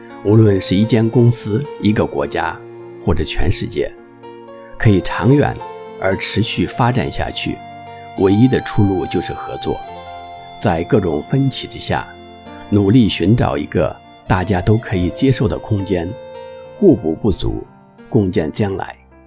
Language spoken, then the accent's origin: Chinese; Hong Kong; 第一件事发生在自己土生土长的香港